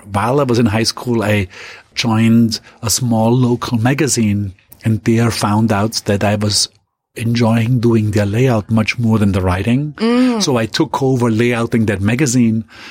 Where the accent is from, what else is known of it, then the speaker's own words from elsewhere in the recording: Austria; I grew up in a very large family.